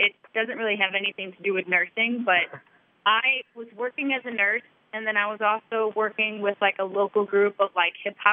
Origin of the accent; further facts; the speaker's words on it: St. Louis, Missouri, United States; I was born and raised in St. Louis, and I actually have always been familiar with nursing because I have about six nurses in my family.